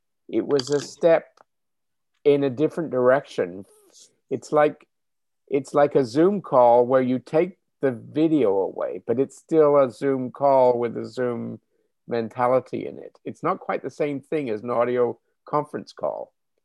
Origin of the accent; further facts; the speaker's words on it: England, United Kingdom; I grew up in England and there were no phones when I grew up.